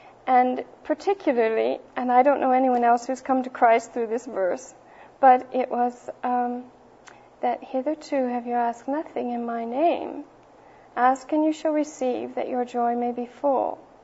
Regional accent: Colorado Springs, Colorado, United States; I grew up in Colorado Springs, by the way

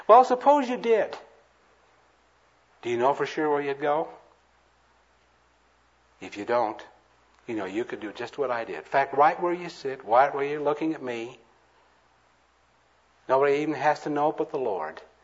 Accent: Modesto, California, United States; also born or lived in Iowa; I like to tell about a surgeon friend of mine in my hometown, Modesto, California, where we moved to from that little town in Iowa.

